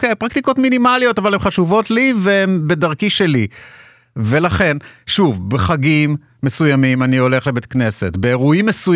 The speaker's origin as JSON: {"language": "Hebrew", "town": "Haifa", "region": "Haifa District", "country": "Israel", "tie": "born or raised there", "said": "גדלתי בבית חילוני בחיפה, בנווה שאנן, של שנות ה-80."}